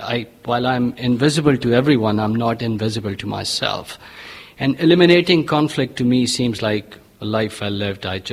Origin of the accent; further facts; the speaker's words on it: Redwood City, California, United States; I'm from Redwood City, California.